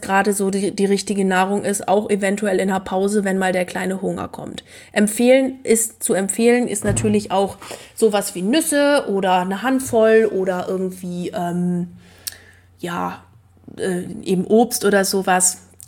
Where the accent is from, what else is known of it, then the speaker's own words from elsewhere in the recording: Lower Saxony, Germany; born there; als gebürtige Ostfriesin